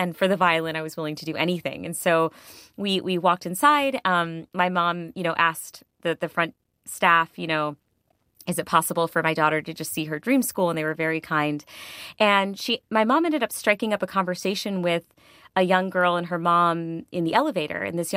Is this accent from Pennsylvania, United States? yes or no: no; Connecticut, United States; in my hometown in Connecticut.